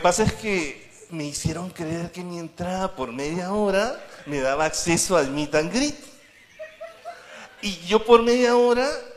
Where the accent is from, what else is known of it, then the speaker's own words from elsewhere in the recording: Peru; now in Paraguay; Pero yo soy peruano, pero ya tengo 7 años y también soy paraguayo ahora.